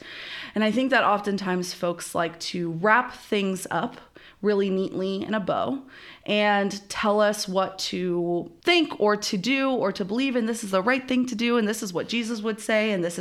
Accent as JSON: {"language": "English", "region": "Florida", "country": "United States", "also_born_or_lived": "Costa Rica", "said": "I am originally from Florida, but I am a first-generation American, so I went back and forth from my family's country in Costa Rica to Florida, and so very, like, bicultural"}